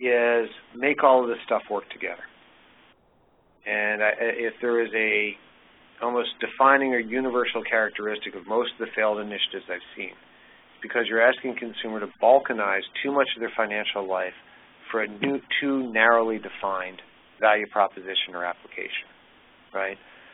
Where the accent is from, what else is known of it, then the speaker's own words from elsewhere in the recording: Philadelphia, Pennsylvania, United States; I grew up in Philadelphia. SEPTA is not the cutting edge of much of anything.